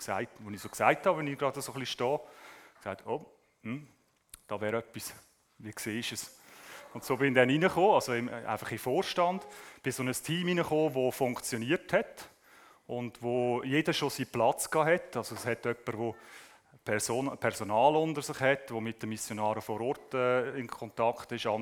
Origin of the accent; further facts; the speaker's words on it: Leutwil, Aargau, Switzerland; also ich bin ja in Leutwil aufgewachsen